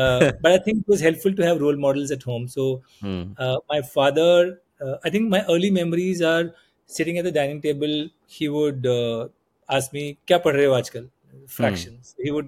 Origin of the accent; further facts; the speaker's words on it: Pathankot, Punjab, India; born there; Well, I was born in Pathankot. It's a small town in Punjab.